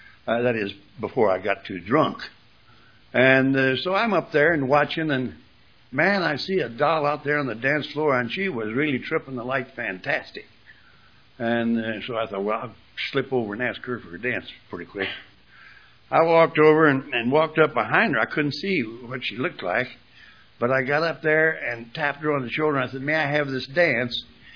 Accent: Wyoming, United States; I used to dance all and go to dances every night back in my home country in Wyoming.

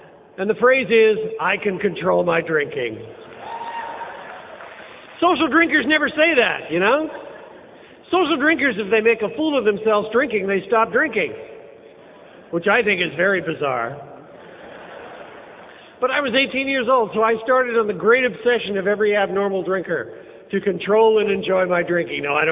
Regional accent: Vancouver, British Columbia, Canada; I'm from Vancouver, Canada. Nobody knows where that is. It's 250 miles north of Seattle. I'm a Canadian.

